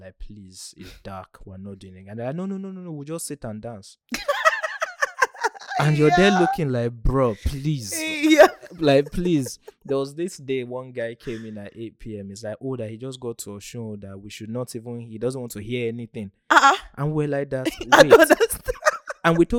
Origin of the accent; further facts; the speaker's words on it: Nigeria; And throughout, obviously, me being Nigerian, I start to mouth off.